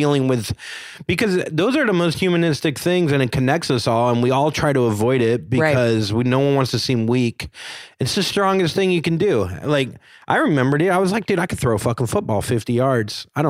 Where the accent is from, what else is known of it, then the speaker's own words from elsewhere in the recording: Miami, Florida, United States; Like, I grew up in Florida. My dad is from New York and my mom's from Chicago.